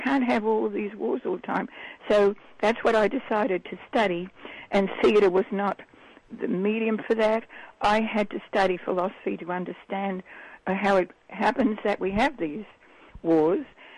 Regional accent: Australia; And we grew up in Australia

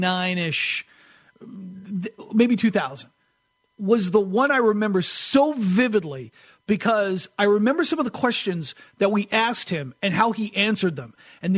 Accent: Northeast, United States; And I grew up in the Northeast, and it was the coldest I've ever been by a mile.

